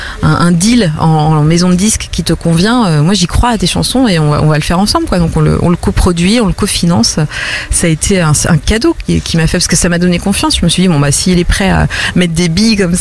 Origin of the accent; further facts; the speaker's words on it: Nantes, Pays de la Loire, France; c'est particulier, un endroit où t'as grandi. En plus, moi, je suis née à Nantes, vraiment.